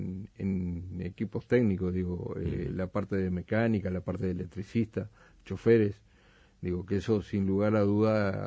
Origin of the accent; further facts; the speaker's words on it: Mercedes, Soriano, Uruguay; yo tuve la suerte de criarme en Mercedes